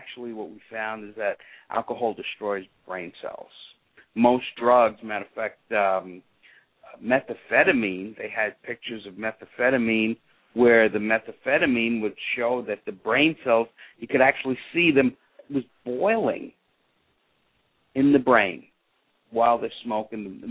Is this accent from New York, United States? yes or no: yes; North Babylon, New York, United States; I'm from North Babylon.